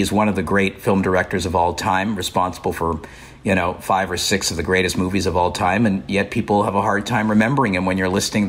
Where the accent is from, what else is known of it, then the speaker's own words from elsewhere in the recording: Montreal, Quebec, Canada; Well, I grew up in Montreal